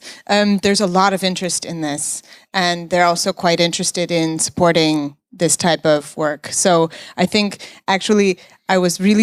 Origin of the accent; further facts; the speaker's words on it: United States; moved away as an adult; now in Germany; I am an American, as you might have heard, and I've been living here for 11 years, so I'm pretty deep in the German system at this point.